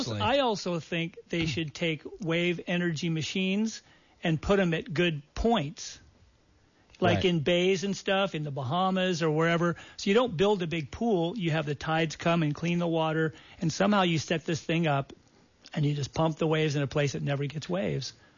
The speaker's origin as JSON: {"language": "English", "town": "Santa Monica", "region": "California", "country": "United States", "tie": "born or raised there", "said": "So when I was a kid, I grew up in Santa Monica, beach kid, body surf, swim, whole deal."}